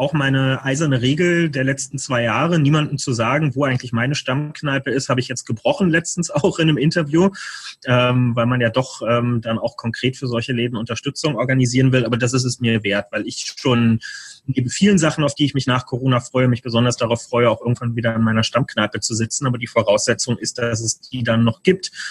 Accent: Berlin, Germany; als Berliner Kneipengänger

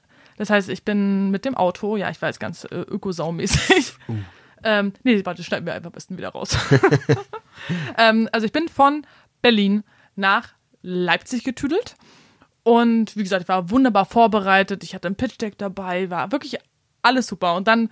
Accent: Switzerland; Ja, ich habe die doppelte Staatsbürgerschaft. Ich bin Schweizerin.

